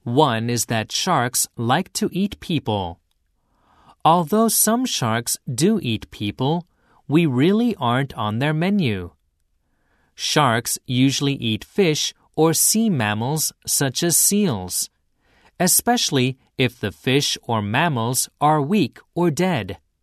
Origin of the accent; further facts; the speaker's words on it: Madison, Wisconsin, United States; English is a second language; also born or lived in California; now in Urayasu, Japan; I'm from Madison, Wisconsin. It is near the Great Lakes.